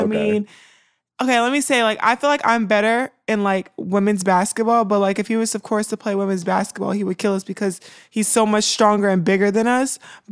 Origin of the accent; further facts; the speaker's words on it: Baltimore, Maryland, United States; I mean, growing up playing basketball, I'm from Baltimore. So I played on outside courts.